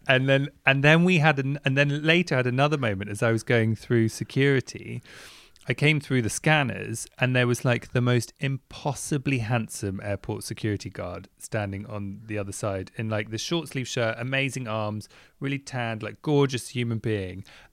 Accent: England, United Kingdom; And I suppose technically I'm English

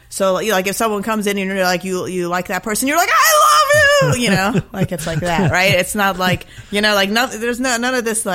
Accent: Iran; moved away; I grew up living in Iran.

